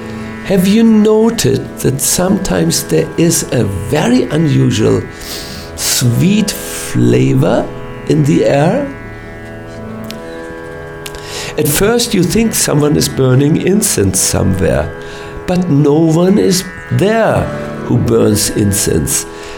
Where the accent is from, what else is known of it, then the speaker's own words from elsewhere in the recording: Hamburg, Germany; English is a second language; I'm from Hamburg.